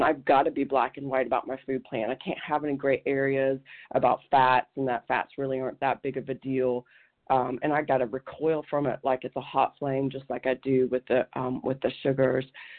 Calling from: Oregon, United States; Yeah, hi, I'm calling in from Oregon, and I just wanted to share my story

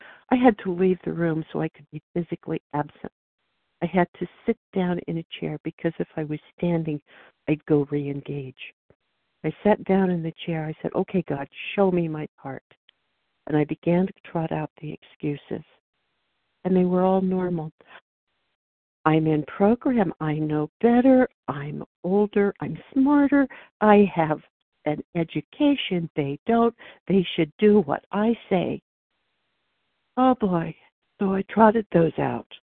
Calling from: Oregon, United States

